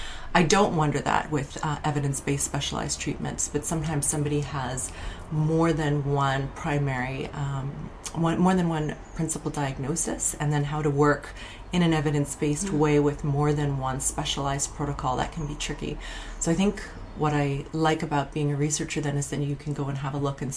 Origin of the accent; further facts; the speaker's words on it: Quebec, Canada; born there; As you mentioned, I am from Canada. Despite the Swedish-sounding name … is it's a name from the French-speaking province of Quebec, where I was born.